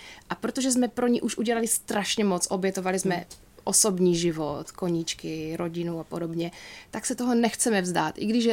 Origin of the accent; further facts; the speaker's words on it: Ostrava, Moravian-Silesian Region, Czechia; protože já jsem z Ostravy